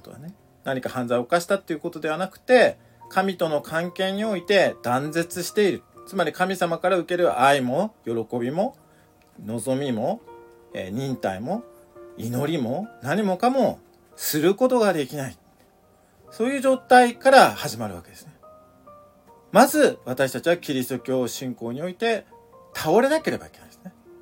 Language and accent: Japanese; Hokkaido, Japan; まあ私もね北海道出身ですもんね